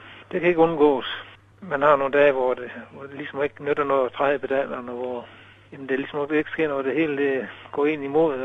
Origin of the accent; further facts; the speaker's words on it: Kolding, Region of Southern Denmark, Denmark; Jamen, jeg kommer fra Jylland. Jeg er altså oprindeligt nede i Sydjylland, eller næsten Sydjylland. Koldingegnen, Kolding Esbjerg.